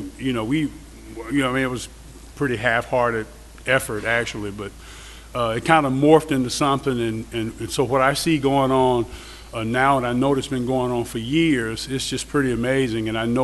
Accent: Atlanta, Georgia, United States; he was asking where I was from, and I said I was from the Atlanta area.

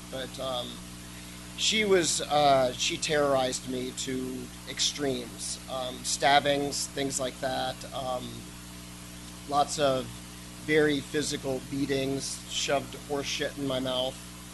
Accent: Alabama, United States; born there; I was born in Alabama, and we just go downhill from there. But I moved 21 times before I got out of high school

